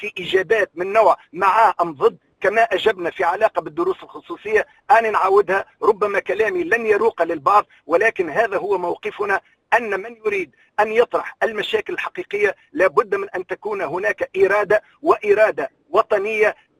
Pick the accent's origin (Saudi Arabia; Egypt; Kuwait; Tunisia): Tunisia; في نهاية المطاف وصمة عار في بالنسبة إلينا احنا كتونسيين أنه نوصل بالتعليم إلى هذه المرحلة